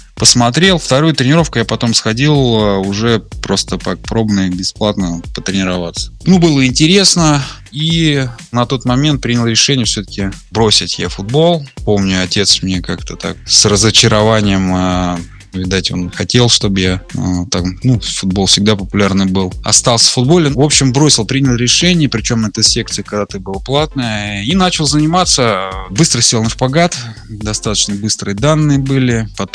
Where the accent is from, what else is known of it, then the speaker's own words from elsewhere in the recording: Tolyatti, Samara Oblast, Russia; мой первый вид спорта, это был хоккей в родном городе Тольятти